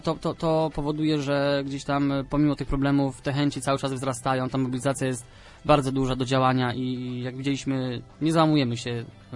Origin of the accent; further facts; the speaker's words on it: Leszno, Greater Poland Voivodeship, Poland; Ja jestem z Leszna